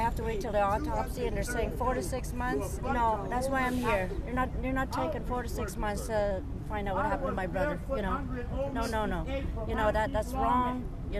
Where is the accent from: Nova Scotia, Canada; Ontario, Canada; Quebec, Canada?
Ontario, Canada; North Bay; I'm from North Bay, but Dennis chose this life